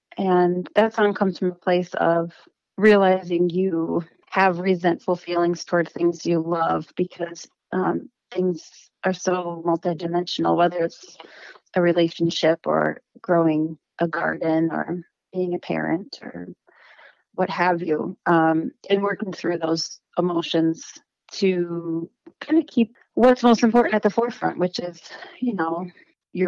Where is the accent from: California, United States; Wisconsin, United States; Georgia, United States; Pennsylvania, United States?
Wisconsin, United States; Eau Claire; now in Duluth, United States; I grew up in Eau Claire, Wisconsin, and, you know, grew up listening to … all the classics. And, graduated from North High School and found my way to Duluth shortly after that.